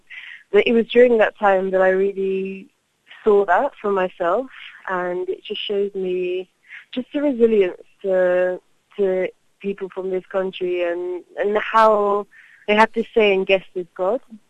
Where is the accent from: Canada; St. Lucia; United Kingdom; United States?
United Kingdom; I'm British national and I've last year just with my backpack. I landed in Mumbai